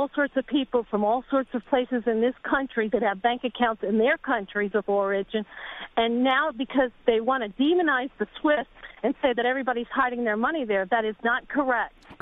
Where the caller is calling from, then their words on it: New York, United States; The New York metropolitan area.